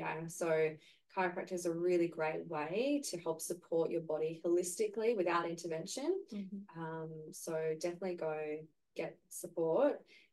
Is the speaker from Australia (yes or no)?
yes; Perth, Western Australia, Australia; also born or lived in Sydney; I grew up in Perth.